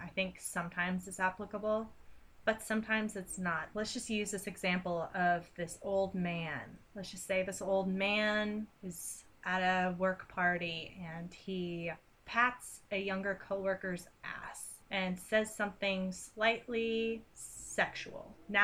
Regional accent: Bible Belt, United States; we were raised in the Bible Belt.

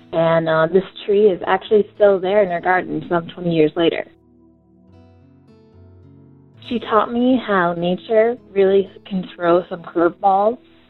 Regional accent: White Plains, New York, United States; Hi, Willow. … I'm from White Plains, New York.

